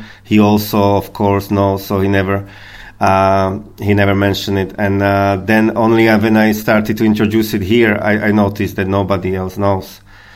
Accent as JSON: {"language": "English", "country": "Slovakia", "second_language": "English", "lives_now": "Ireland", "said": "And of course, since I'm from Slovakia, I wanted to show the people here in Ireland some of our movies."}